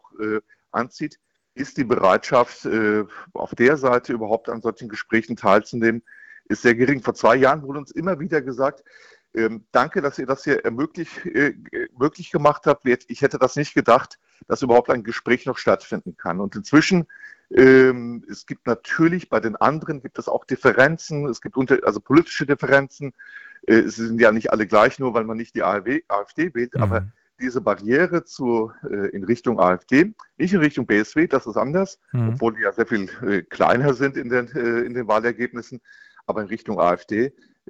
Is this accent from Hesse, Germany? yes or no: yes; Rüsselsheim, Hesse, Germany; ich komme aus Rüsselsheim. Für mich ist die deutsche Automobilindustrie nicht nur eine volkswirtschaftliche Größe, sondern auch ein Stück Heimat.